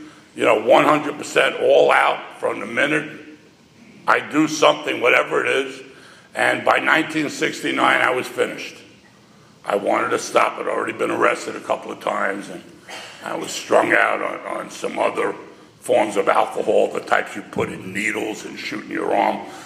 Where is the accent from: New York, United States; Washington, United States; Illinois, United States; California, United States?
New York, United States; New York City; In case you have a hearing problem, I'm from New York City.